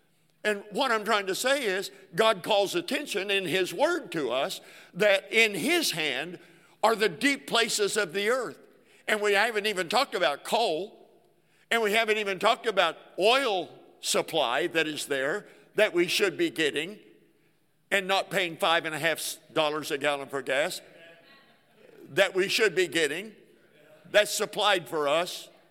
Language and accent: English; Oklahoma, United States; Now, I'm from Oklahoma, not Texas.